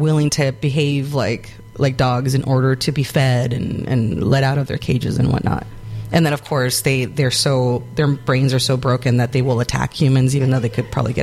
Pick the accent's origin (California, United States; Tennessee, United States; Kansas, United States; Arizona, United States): Arizona, United States; I'm from Arizona, and I have no idea what that is.